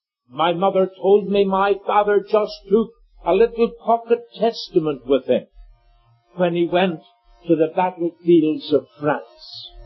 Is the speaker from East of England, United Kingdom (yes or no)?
no; Annan, Scotland, United Kingdom; Now, I was not, as you might think, born in Northern Ireland. I was born in Scotland.